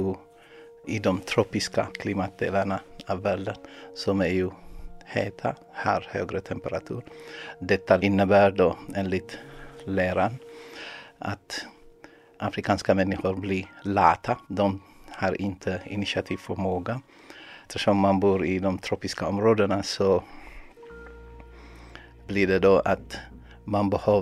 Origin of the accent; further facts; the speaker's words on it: Ethiopia; moved away as an adult; now in Sweden; Jag har bott i Sverige i 26 år nu. Och jag kom som flykting från Etiopien.